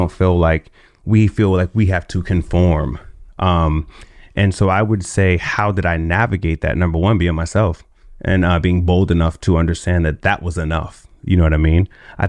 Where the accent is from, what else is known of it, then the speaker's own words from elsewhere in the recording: New York, United States; now in Los Angeles, United States; So I came to LA from New York singing and songwriting.